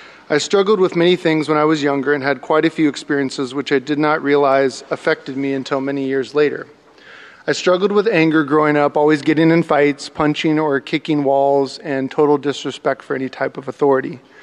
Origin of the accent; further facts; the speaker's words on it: Salem, Oregon, United States; also born or lived in Whittier, California; I was born in Whittier, California. My parents both graduated from Long Beach State University, which is where they met. They moved our family to Salem, Oregon from Los Angeles when I was one